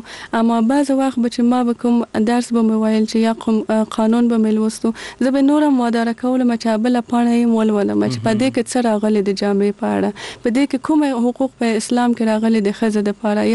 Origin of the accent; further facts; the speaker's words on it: Kabul, Afghanistan; زه په کابل کې زغیدلې یم او دلته مجوون کړی.